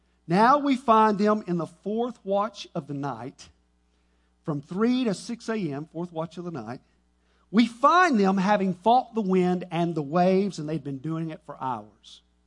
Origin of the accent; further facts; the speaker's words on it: Duncanville, Texas, United States; He died in Plano, Texas, right up kind of north of where I grew up there in Duncanville on the south side.